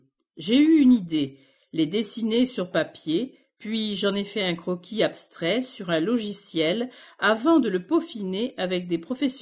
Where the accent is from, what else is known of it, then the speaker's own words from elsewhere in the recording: Tarbes, Occitanie, France; Originaire de Tarbes, j'ai voulu représenter l'emblème de ma ville natale.